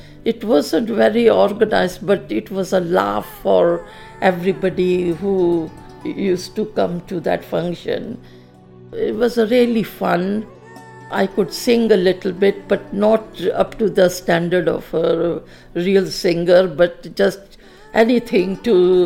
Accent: Nairobi, Kenya; moved away as an adult; now in Bath, United Kingdom; I came from Kenya in Nairobi

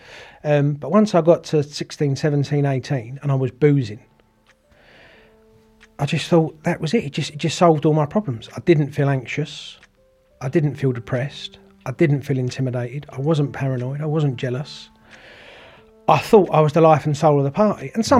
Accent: Romford, London, United Kingdom; born there; Upbringing was good. Born in Romford. Parents from the East End. Just a good upbringing.

